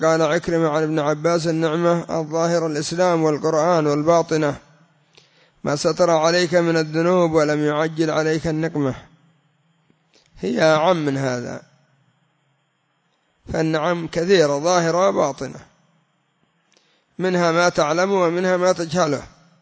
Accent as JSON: {"language": "Arabic", "country": "Yemen", "said": "وعندنا في اليمن سموا الحمار الطويل الكبير مصري"}